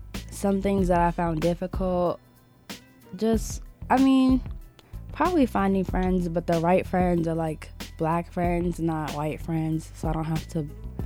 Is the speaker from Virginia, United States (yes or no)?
no; Washington, District of Columbia, United States; I am originally from Washington, D.C. When I was in D.C., it was all black.